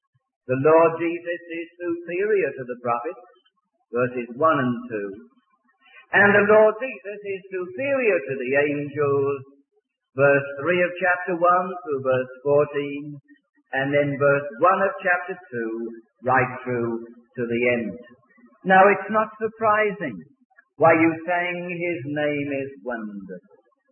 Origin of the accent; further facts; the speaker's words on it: England, United Kingdom; because my wife tells me I no longer have an accent, and so I ought to tell you that I'm British and I come from England